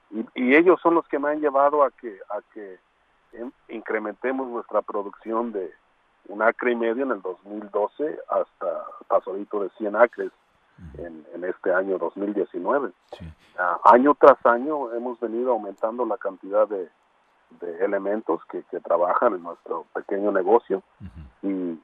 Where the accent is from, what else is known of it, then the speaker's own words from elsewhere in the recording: Michoacán, Mexico; moved away as an adult; now in United States; yo obviamente vengo de México, en el área en Michoacán, y llegué a los Estados Unidos a los 20 años, pero en el área de Los Ángeles, donde no había agricultura. Vengo de padres agrícolas y hermanos que trabajan en la agricultura en Michoacán.